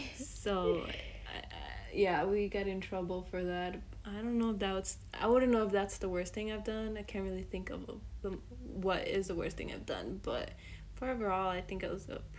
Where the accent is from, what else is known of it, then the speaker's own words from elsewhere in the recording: Berwyn, Illinois, United States; Well, I grew up here in Berwyn, so it was pretty calm, pretty nice area.